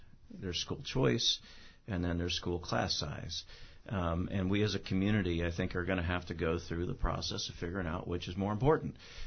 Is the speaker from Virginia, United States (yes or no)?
yes; Virginia, United States; I guess because I grew up in Northern Virginia